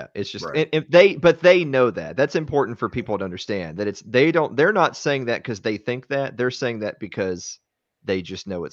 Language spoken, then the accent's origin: English; the South, United States; Well, I mean, you know, I'm from the South.